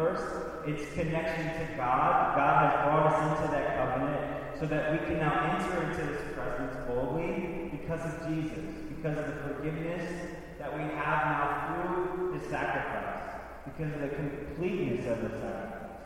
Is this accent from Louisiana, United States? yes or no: yes; Louisiana, United States; also born or lived in Missouri; I'm from Louisiana, you know, so I've got some of that family. Before that, from Missouri, I've got some of that family.